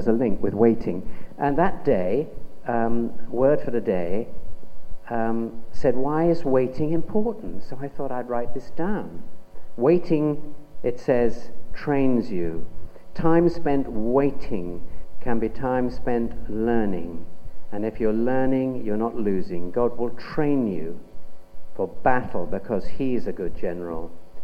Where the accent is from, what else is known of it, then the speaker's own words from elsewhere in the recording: United Kingdom; And being British, I thought, you must suppress this.